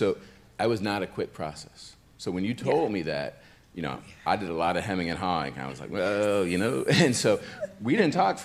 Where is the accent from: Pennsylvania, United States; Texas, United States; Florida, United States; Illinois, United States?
Pennsylvania, United States; Penn Hills; So when I went back to Penn Hills, the community where I grew up outside of Pittsburgh, I went back to see my old house